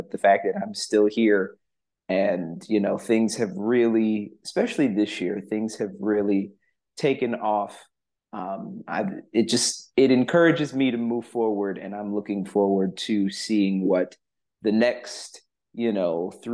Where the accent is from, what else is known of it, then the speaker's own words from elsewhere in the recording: Omaha, Nebraska, United States; now in Los Angeles, United States; I am originally from Omaha, Nebraska, but I currently live here in LA.